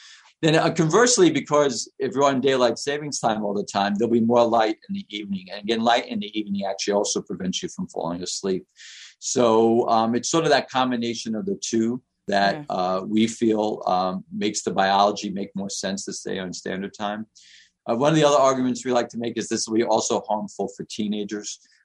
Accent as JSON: {"language": "English", "town": "New York City", "region": "New York", "country": "United States", "tie": "born or raised there", "lives_now": "Detroit, United States", "said": "And I lived in New York. I grew up in Queens. You walk to school in Queens, right? There was no busing."}